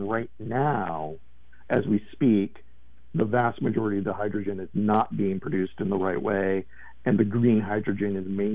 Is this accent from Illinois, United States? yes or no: yes; Illinois, United States; I grew up in Illinois, and my grandfather was a farmer